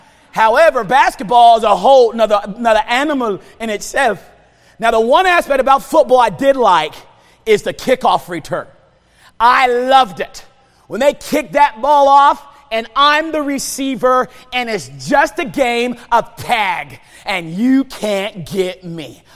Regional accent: North Carolina, United States; Like, growing up, I'm from North Carolina, I said, it was basketball. That's what you did.

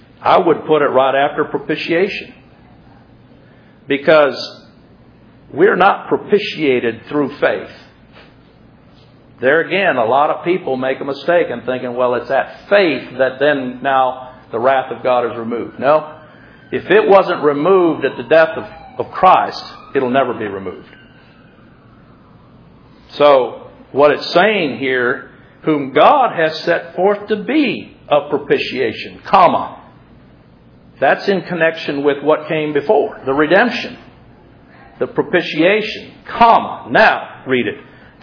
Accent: United States; I'm born an American.

